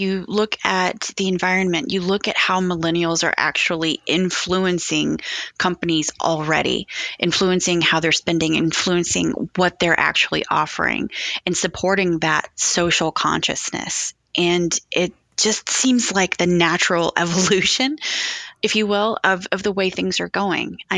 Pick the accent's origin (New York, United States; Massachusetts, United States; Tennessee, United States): Tennessee, United States; Nashville; I'm from Tennessee. I was born and raised in Nashville